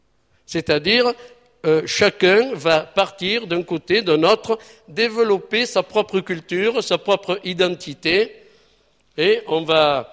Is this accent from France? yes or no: yes; south of France, France; Ça, je ne sais pas en Alsace, mais chez nous, dans le Midi, c'est souvent.